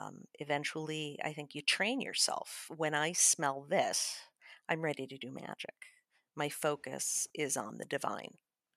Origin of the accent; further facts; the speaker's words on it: Chicago, Illinois, United States; I'm from Chicago.